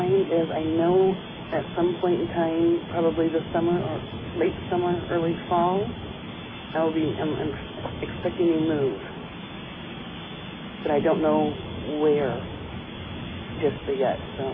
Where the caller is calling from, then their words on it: Indiana, United States; from Indiana.